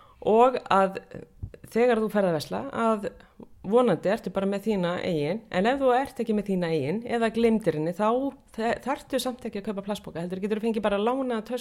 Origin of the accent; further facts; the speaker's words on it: Drangsnes, Westfjords, Iceland; ég alinn upp á Drangsnesi á Ströndum og leikvöllurinn minn var fjaran.